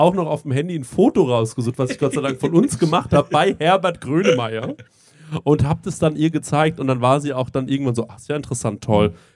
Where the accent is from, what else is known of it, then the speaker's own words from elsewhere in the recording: Bavaria, Germany; ich bin ja ein waschechter Bayer